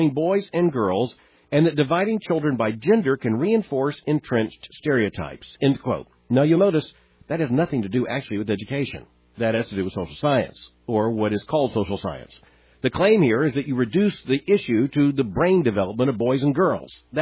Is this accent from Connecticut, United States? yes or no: no; Pompano Beach, Florida, United States; goes to my hometown of Pompano Beach, Florida, that's where I went to high school